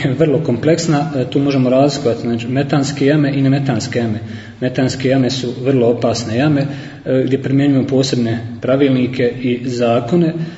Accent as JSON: {"language": "Bosnian", "town": "Kakanj", "region": "Federation of Bosnia and Herzegovina", "country": "Bosnia & Herzegovina", "tie": "born or raised there", "said": "Rođen sam u Kaknju, gdje sam i odrastao i završio tu svoje osnovno i srednjoškolsko obrazovanje."}